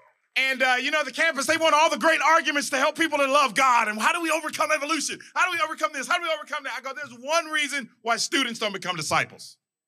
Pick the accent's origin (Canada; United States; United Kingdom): United Kingdom; England; I'm European. And for all the Europeans in the United Kingdom, I'm really exceptional. I'm English.